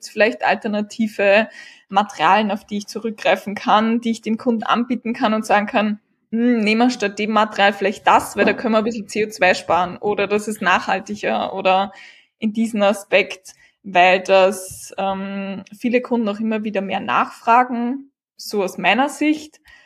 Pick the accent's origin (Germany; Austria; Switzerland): Austria; St. Pölten, Lower Austria; ich komme aus der Region St. Pölten, wenn euch das was sagt. Das liegt entweder eine Stunde circa östlich von Linz oder eine Stunde circa westlich von Wien.